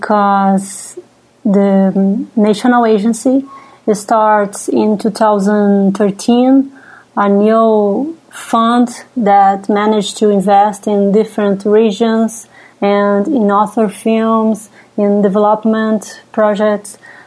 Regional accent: Brazil; I am from Brazil

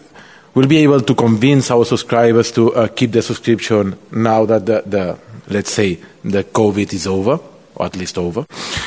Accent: Spain; English is a second language; I'm from Spain, so summer in Spain is same in Italy

